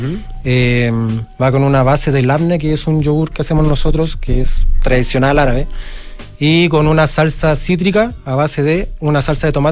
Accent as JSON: {"language": "Spanish", "country": "Chile", "said": "yo en realidad no soy árabe, soy chileno, digamos."}